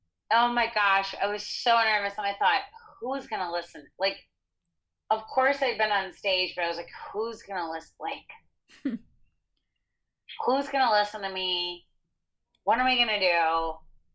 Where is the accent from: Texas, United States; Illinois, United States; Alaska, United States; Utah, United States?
Illinois, United States; Chicago; like the comedians and the culture I grew up in Chicago, comedy was always around. And being kind of a loudmouth, you know, Greek woman